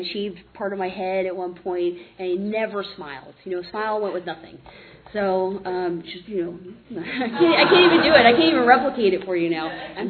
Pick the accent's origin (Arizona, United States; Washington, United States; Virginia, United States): Virginia, United States; Arlington; partially because I never left Arlington. I grew up in Arlington, Virginia.